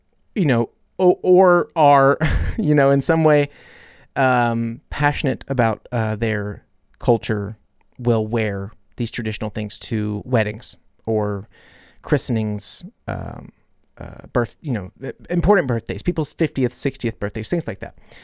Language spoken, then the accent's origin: English; United States; Like, I like driving my car, but I'm American.